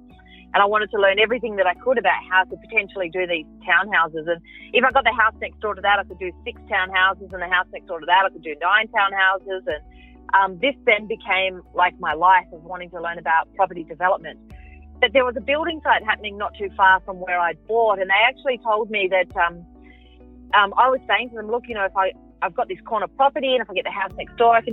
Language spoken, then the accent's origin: English; Sydney, New South Wales, Australia; So I grew up out in Western Sydney and I was kicked out of school in year 7.